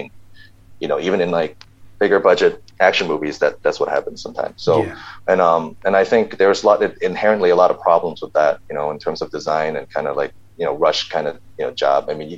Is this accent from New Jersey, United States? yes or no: no; Illinois, United States; Really, suburbs outside Chicago, because a lot of my Chicago friends, they don't like it when I say I'm from Chicago. They're like, "You're not from the city. You're from the suburbs."